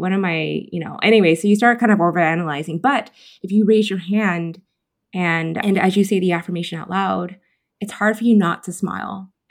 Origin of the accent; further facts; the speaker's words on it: California, United States; born and raised in Silicon Valley, like you kind of keep going.